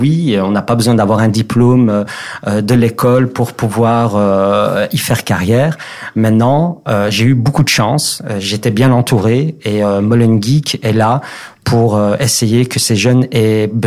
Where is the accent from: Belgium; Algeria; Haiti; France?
Belgium; Molenbeek, Brussels; Je suis né, j'ai grandi ici à Molenbeek.